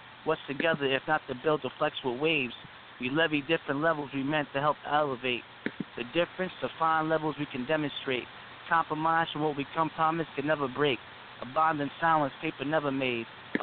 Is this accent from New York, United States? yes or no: yes; New York, United States; now in Connecticut, United States; I live in CT, but I'm from New York.